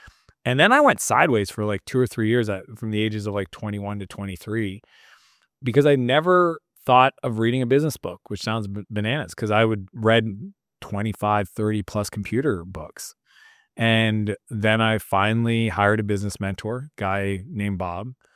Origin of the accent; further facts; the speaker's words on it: Canada; as a Canadian, I was just, you know